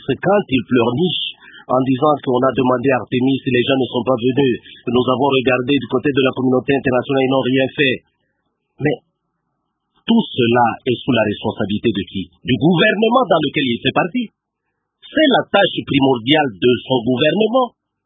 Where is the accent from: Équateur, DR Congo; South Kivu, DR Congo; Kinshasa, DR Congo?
South Kivu, DR Congo; je suis du Kivu, je suis du Sud Kivu, donc je subis les mêmes exactions.